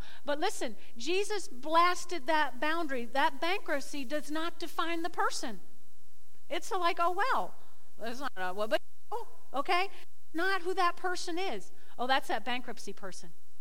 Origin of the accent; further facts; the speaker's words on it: Teaneck, New Jersey, United States; memories of growing up in Teaneck on Van Buren Avenue, where two-thirds of the population were Catholics